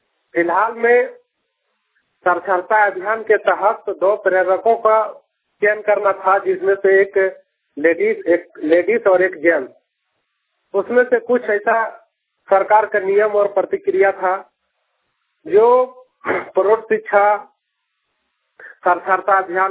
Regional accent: Bodro, Jharkhand, India; मेरा ग्राम बोदरो पंचायत 12 के प्रखंड नावाडी जिला बोकारो का निवासी हूँ।

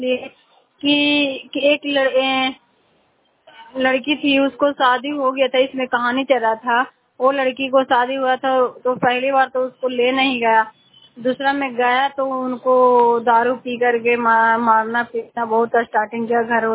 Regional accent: Chandi, Bihar, India; Chandi D के रहने वाली हूँ और जिला नालंदा बिहार राज्य।

